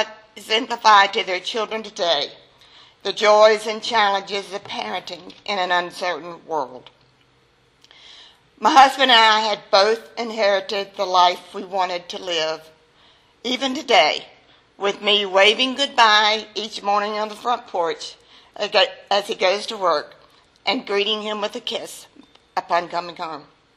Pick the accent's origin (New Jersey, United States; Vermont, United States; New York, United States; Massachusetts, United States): New Jersey, United States; also born or lived in South Carolina; Growing up in New Jersey and South Carolina, I lived a very good life